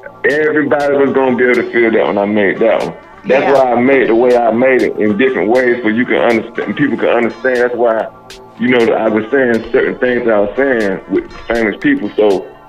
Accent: Saluda, South Carolina, United States; Yeah, I'm from Saluda, South Carolina.

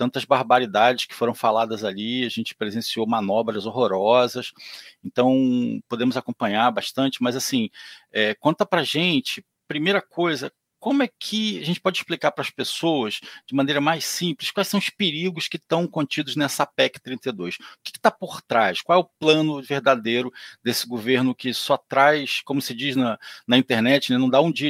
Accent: Niterói, Rio de Janeiro, Brazil; born there; Eu sou do Barreto, sou nascido no Barreto

